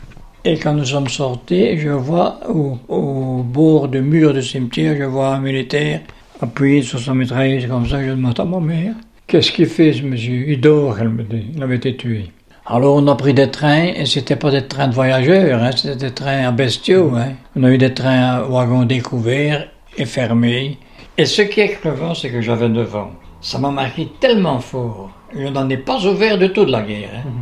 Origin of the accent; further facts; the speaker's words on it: Champion, Namur, Belgium; avant de rentrer ici à Namur et Champion. Quand je suis rentré à Champion